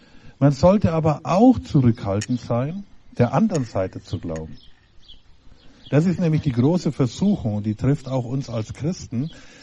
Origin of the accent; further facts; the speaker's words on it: Bavaria, Germany; Es ist nur interessant, dass beispielsweise bei uns in Bayern ganz andere Regeln gelten als bei euch hier.